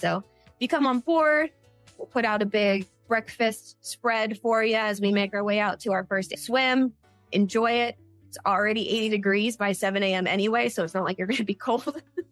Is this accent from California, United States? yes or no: yes; California, United States; now in Florida, United States; I'm from Southern California, so I don't do thunder and lightning very often or very well now that I live out here in Florida.